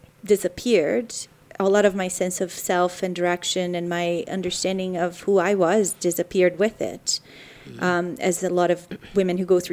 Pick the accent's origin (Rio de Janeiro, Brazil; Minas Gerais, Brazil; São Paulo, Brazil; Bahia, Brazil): Rio de Janeiro, Brazil; now in Canada; For a little girl growing up in Brazil, I was born in Rio de Janeiro, which is a very lush, beautiful, mountainous beach area. Mm-hmm. And that's where I grew up.